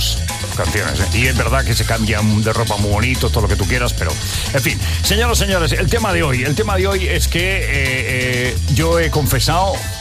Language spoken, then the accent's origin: Spanish; Badalona, Catalonia, Spain; Yo cuando era pequeño, en la Gallega Dora, en Badalona, en la tienda que estaba delante de mi casa, en el barrio de Sistrells, en Badalona